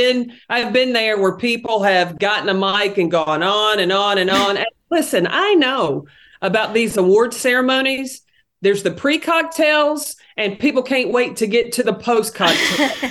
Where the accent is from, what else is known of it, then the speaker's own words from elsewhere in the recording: Tennessee, United States; And look, growing up in Tennessee, walking a class up and down those hills was not appealing.